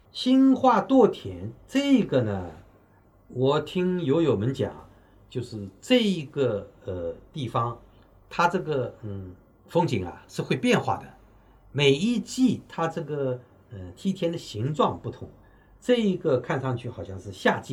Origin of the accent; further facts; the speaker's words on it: Hangzhou, Zhejiang, China; 我们杭州人多数都去过啊